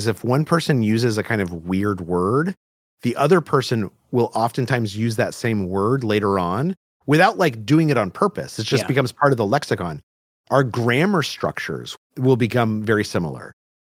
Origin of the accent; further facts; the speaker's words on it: Albuquerque, New Mexico, United States; So I grew up in Albuquerque, New Mexico, which is the Southwest.